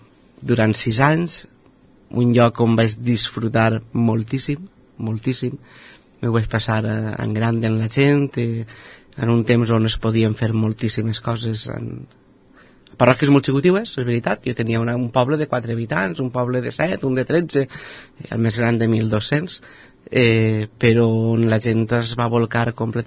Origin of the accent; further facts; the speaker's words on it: Gata, Valencian Community, Spain; pues res, soc de Gata, tinc 38 anys